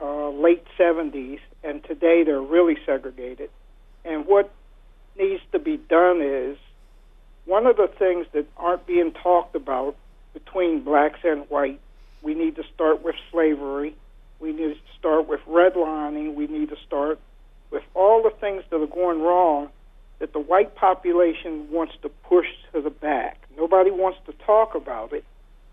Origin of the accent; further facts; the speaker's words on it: Baltimore, Maryland, United States; also born or lived in Salisbury, North Carolina; I grew up in Baltimore. I went to school there. Came to Baltimore in 1956, had never went to school with white kids. I came from Salisbury, North Carolina.